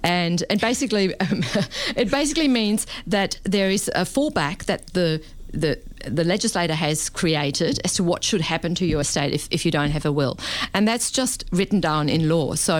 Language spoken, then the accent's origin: English; Germany; accent: German; English is a second language; now in Australia; So I as you can hear from my accent, I'm German, and I deal with a fair few wills that have been prepared in Germany